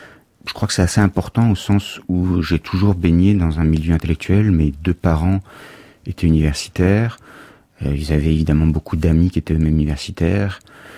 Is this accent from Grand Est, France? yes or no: no; Paris, Île-de-France, France; born there; je suis né à Paris